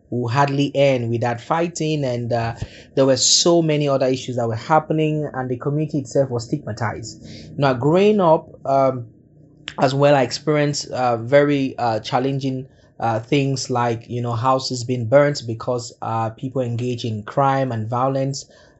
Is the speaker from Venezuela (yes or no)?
no; Cameroon; I'm from the Republic of Cameroon.